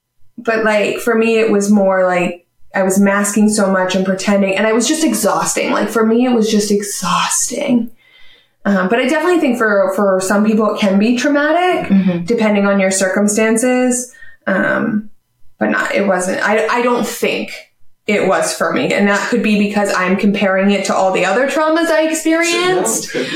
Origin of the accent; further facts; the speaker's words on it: Pennsylvania, United States; I'm from Pennsylvania. I live about an hour and a half outside of Philly, and Philly has the Philadelphia Zoo, right? As a kid, we traveled there all the time into the teenage years, all of that.